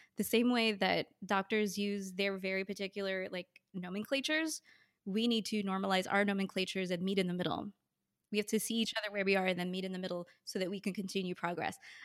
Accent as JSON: {"language": "English", "region": "New York", "country": "United States", "said": "So I'm from New York. So all the hospitals I ever talk about are in New York."}